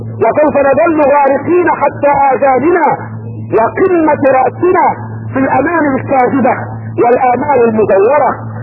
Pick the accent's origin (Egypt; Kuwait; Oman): Egypt; عندنا في مصر وحدها ما لا يقل عن الف قبر